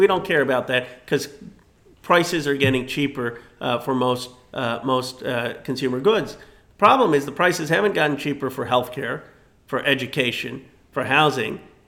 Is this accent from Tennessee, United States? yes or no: no; California, United States; I come from Silicon Valley. I come from one of the wealthiest, I think it was the fourth wealthiest or fifth wealthiest district in the country.